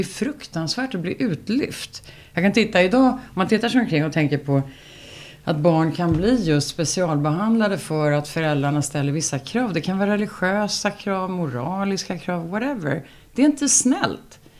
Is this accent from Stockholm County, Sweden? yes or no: yes; Stockholm, Stockholm County, Sweden; jag växte upp i Södra Ängby, det är en väldigt privilegierad, trevlig miljö